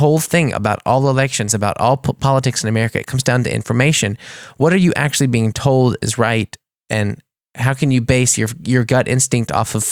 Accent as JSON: {"language": "English", "country": "United States", "moved": "yes", "said": "And I'm saying this because I am American, but this was something I didn't realize until I came here"}